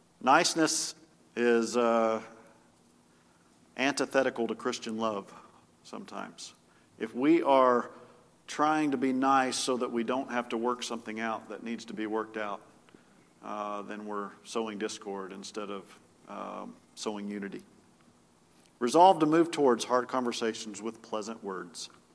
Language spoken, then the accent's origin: English; Winchester, South East England, United Kingdom; We were going to Winchester. That's my hometown.